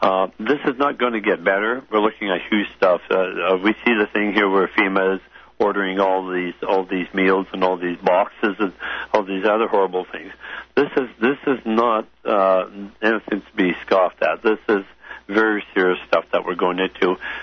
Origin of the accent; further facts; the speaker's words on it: British Columbia, Canada; I'm from Vancouver Island